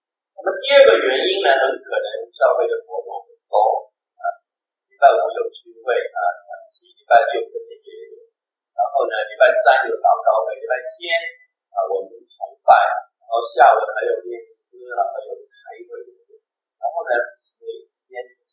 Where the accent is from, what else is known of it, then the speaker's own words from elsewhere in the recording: Guangdong, China; 然后呢，我们广东话叫抽税，然后又抽水啊